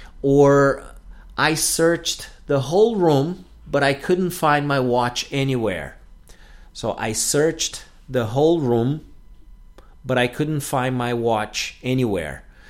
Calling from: Porto Alegre, Rio Grande do Sul, Brazil; English is a second language

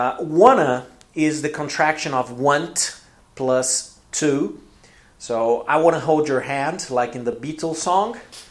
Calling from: Porto Alegre, Rio Grande do Sul, Brazil; English is a second language

